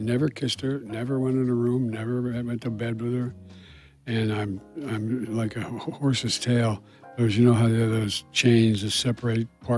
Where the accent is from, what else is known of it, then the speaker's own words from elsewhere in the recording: Delaware, United States; I'm from Delaware.